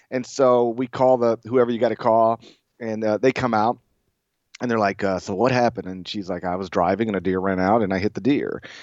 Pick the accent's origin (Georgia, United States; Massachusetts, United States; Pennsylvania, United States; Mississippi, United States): Mississippi, United States; I'm from Mississippi. That's true, but I've never been a hunter.